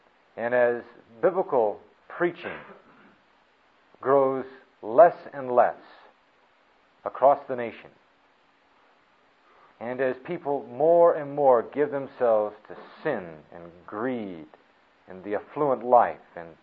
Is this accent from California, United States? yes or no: yes; California, United States; And I speak as a Californian. I was born and raised out there, and lived the majority of my life out there.